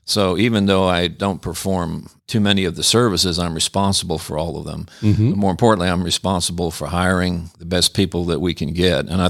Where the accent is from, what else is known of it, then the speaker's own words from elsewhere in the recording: Kansas, United States; I grew up in Kansas, and then I went to medical school, University of Kansas in Kansas City.